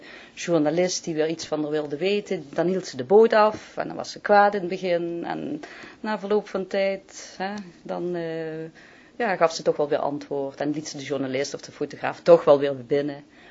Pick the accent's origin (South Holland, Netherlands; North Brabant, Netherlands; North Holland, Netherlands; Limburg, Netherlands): Limburg, Netherlands; Heer; born there; Ben in 1948 geboren, wel aan de overkant van de Maas. Dus niet helemaal echt Maastrichtenaar. Ik ben geboren in de toenmalige gemeente Heer. En vanaf mijn 20ste jaar aan de westkant van Maastricht komen wonen. Op Oud-Kaarberg op dit moment.